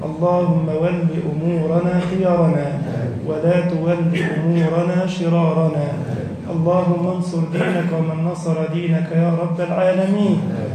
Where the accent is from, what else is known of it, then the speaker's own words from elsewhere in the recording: Egypt; اللهم انشر أمنك وأمانك في بلدنا مصر